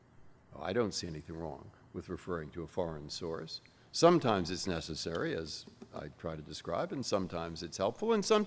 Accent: San Francisco, California, United States; I grew up in San Francisco.

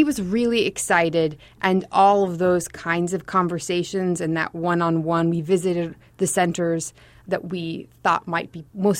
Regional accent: California, United States; Erin and I are both from states that share a border with Mexico. I'm from California, and she was born in Arizona, I think.

